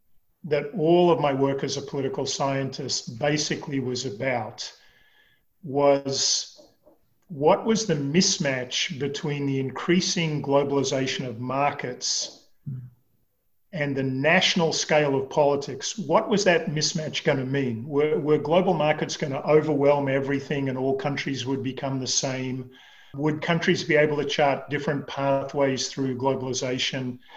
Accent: Canberra, Australian Capital Territory, Australia; I grew up in Canberra, I went to the local university in Canberra

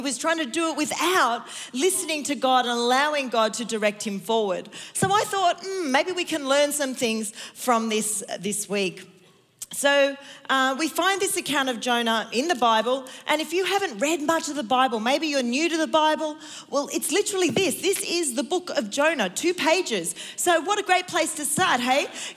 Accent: Sydney, New South Wales, Australia; That's how you know I'm from Sydney, because I just said sloppy joe.

